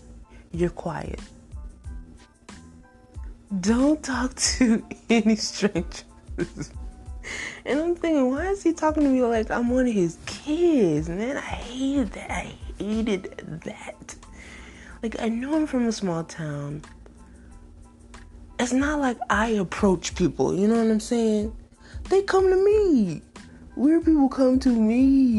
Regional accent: Toccoa, Georgia, United States; I am from Toccoa, Georgia. Small town. We didn't have a transportation system.

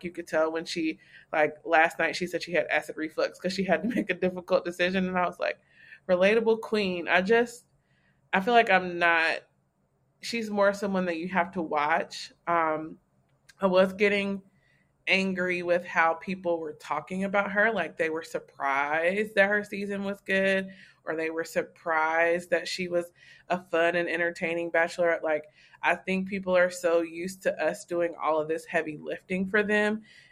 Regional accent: North Carolina, United States; I feel like I connect to her because I'm from North Carolina and she lives in North Carolina.

